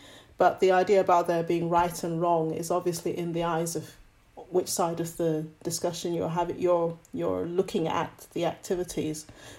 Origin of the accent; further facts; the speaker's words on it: Scotland, United Kingdom; also born or lived in Nigeria; I was brought up partly in Scotland and partly in Nigeria.